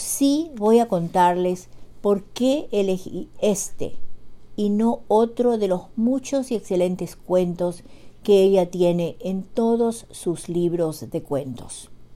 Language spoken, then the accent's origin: Spanish; Paraguay; now in Bedford, United States; nuevamente llego hasta ustedes desde Bedford, Massachusetts, con otro cuento de la producción narrativa de mi tierra natal, Xeretamí, Paraguay, país situado en el corazón de América del Sur.